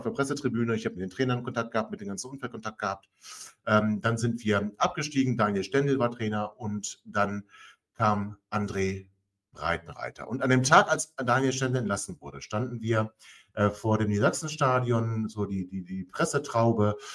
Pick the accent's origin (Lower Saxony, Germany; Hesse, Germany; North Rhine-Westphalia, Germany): Lower Saxony, Germany; Langenhagen; also born or lived in Hannover; Ich bin nicht geboren in Langenhagen, sondern in Hannover, sondern ich bin in Langenhagen aufgewachsen.